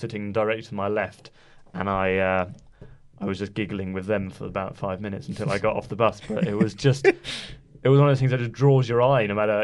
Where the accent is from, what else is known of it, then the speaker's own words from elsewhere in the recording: United Kingdom; I am British.